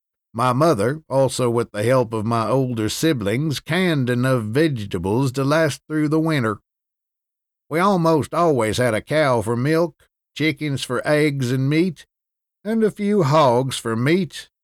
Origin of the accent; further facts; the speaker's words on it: Fairfield, Kentucky, United States; born there; the day that I was born in Fairfield, Kentucky, in what is known as a ghost house.